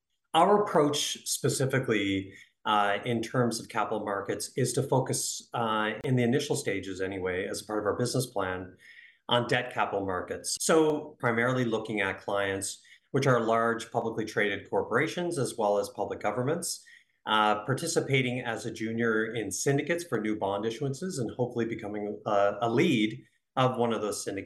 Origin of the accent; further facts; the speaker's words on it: Goose Bay, Newfoundland and Labrador, Canada; So I was born and raised in Goose Bay, Labrador. My dad is from a small Inuit community called Rigolet, which is in the Nunatsiavut region.